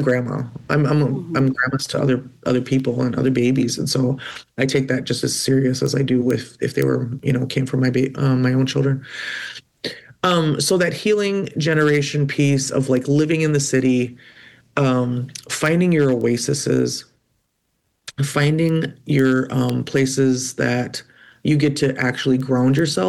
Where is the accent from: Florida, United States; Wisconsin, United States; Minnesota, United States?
Minnesota, United States; St. Paul; I've always been an urban Indian. Like, I was born and raised in St. Paul.